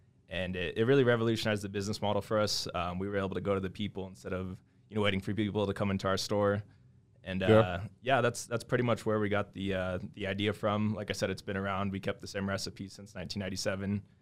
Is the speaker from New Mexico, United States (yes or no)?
yes; Albuquerque, New Mexico, United States; So I grew up here in Albuquerque, New Mexico. Went to La Cueva High School. My parents were both entrepreneurs, so they owned their businesses.